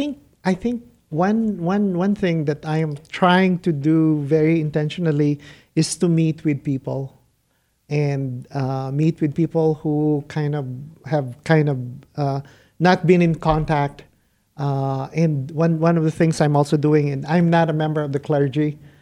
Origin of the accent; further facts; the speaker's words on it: Philippines; born there; I was born in the Philippines, and when my adopted grandmother passed away, I think I was 6 years old or 7 years old.